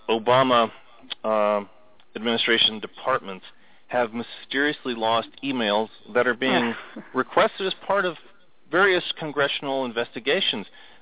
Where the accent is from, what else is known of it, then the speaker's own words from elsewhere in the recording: Texas, United States; What has Texas Governor Rick Perry been doing about the flood of illegal immigrants into his state, my home state of Texas?